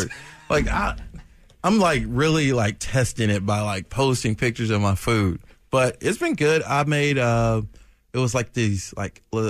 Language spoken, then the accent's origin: English; Decatur, Georgia, United States; South DeKalb Mall, I'm from, you know, I grew up in Decatur.